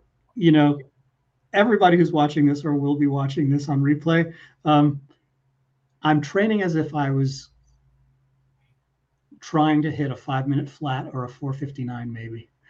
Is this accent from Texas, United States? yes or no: no; Peekskill, New York, United States; because I lived in upstate till I was 12 years old. I was born in New York City and then lived in Peekskill for.